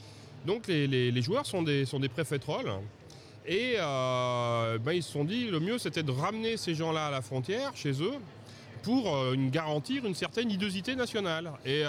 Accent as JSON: {"language": "French", "country": "France", "said": "c'est quelque chose qu'on sent monter depuis quand même malheureusement trop de temps chez nous en France."}